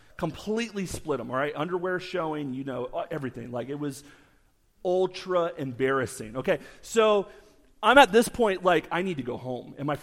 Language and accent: English; Florida, United States; So growing up in Florida, I had a deep love for Disney World.